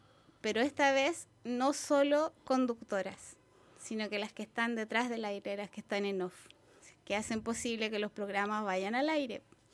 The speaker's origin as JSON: {"language": "Spanish", "town": "Santiago", "region": "Santiago Metropolitan Region", "country": "Chile", "said": "Solo de Santiago, porque yo soy de Santiago"}